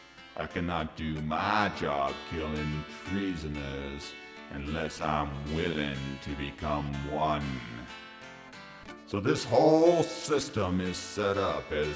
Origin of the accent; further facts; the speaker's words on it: United States; But as for me, I grew up in the United States.